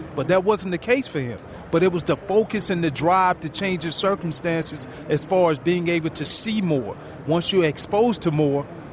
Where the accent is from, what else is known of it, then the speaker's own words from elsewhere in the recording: Richmond, Virginia, United States; that was the first time I realized the world was so much bigger than the block I grew up on in Richmond, Virginia.